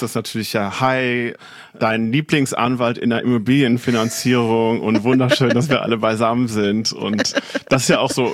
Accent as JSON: {"language": "German", "town": "Kleve", "region": "North Rhine-Westphalia", "country": "Germany", "also_born_or_lived": "Bonn / Warsaw", "said": "ich komme eigentlich vom Land aus Kleve am Niederrhein."}